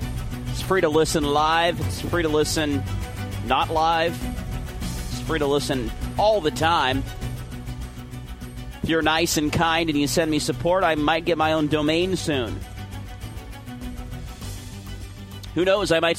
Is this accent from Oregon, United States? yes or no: yes; Oregon, United States; Somebody did a lot of driving through nine states of these great United States to get me back to my home state of Oregon.